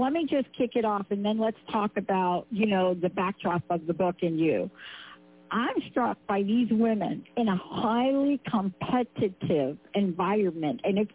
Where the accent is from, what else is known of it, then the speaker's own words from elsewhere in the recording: Bronx, New York, United States; This is like my Bronx meditation. I'm from the Bronx.